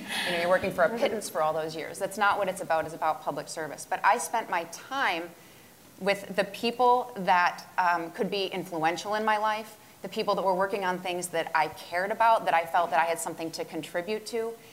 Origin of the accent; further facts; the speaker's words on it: New York, United States; When I'm a small town girl, okay? I grew up in Western New York. I came from a place where we get the first day of deer season off of school.